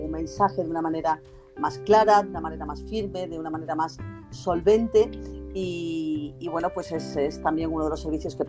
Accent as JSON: {"language": "Spanish", "region": "Ceuta", "country": "Spain", "said": "subrayar que soy de Ceuta, pues aprovecho para decir que es una ciudad maravillosa que merece la pena conocer"}